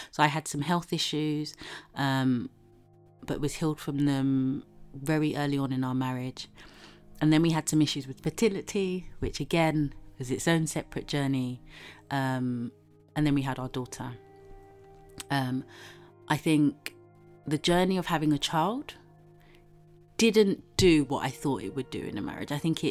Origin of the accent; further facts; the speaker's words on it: Nigeria; Being a Nigerian, there's no point.